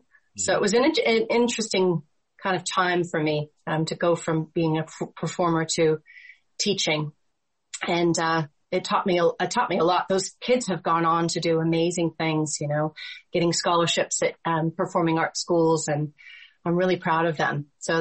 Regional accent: Oregon, United States; also born or lived in Washington; parents and I really only made one real big significant move, and that was when I was about 8 years old. We moved from Washington State to Oregon State.

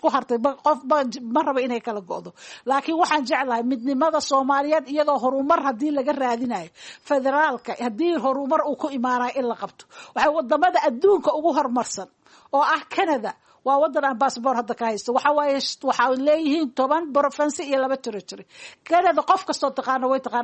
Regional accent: Baidoa, South West State, Somalia; born there; aniga oo ah sahara aan ku dhashay magaalada Baydhabo oo Soomaali ah

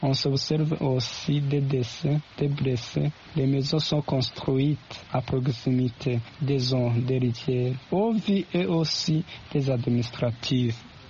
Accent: Burundi; Chez nous au Burundi, c'est vraiment compliqué.

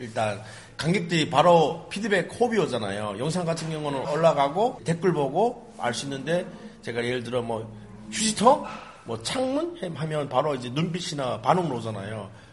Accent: North Korea; 호스트가 저보고 이제 북한에서 왔다 그러는 거예요.

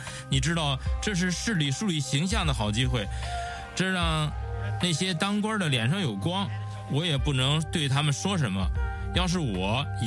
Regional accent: Philadelphia, Pennsylvania, United States; 我们费城人跟这届政府的阿片行动组携手

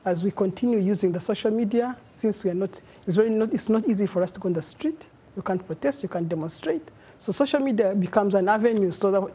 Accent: Uganda; English is a second language; And being my home country, I'm very passionately following what's happening.

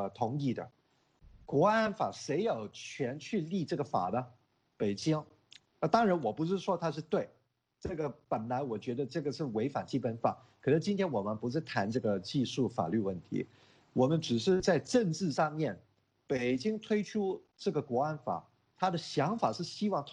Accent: Hong Kong; 我们香港人特别是我们年轻一代还会继续过去一年的努力跟奋斗

